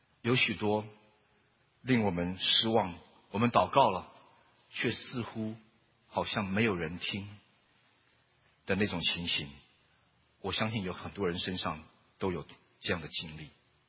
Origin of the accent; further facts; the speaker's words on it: United States; also born or lived in Taiwan; 我是在我们老家是江苏，我是在台湾出生，那我是在美国长大。那我在念高中的时候，我住在 Boston。